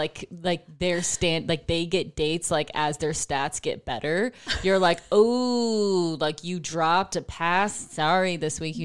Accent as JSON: {"language": "English", "town": "Buffalo", "region": "New York", "country": "United States", "said": "I'm from Buffalo, New York."}